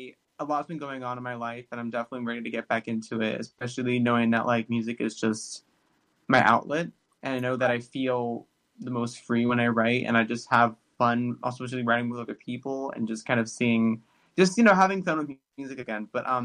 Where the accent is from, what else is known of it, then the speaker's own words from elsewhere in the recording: Maryland, United States; now in Los Angeles, United States; No. I'm from Maryland. And so right now it's snowing.